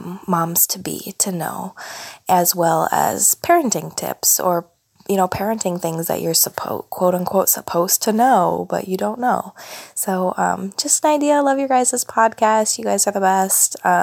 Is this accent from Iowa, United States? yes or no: yes; Iowa, United States; I'm from Iowa.